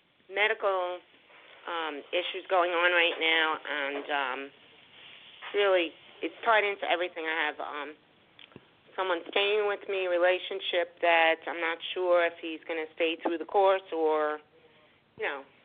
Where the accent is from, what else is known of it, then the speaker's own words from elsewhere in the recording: New York, United States; I live upstate New York. I'm originally from Long Island.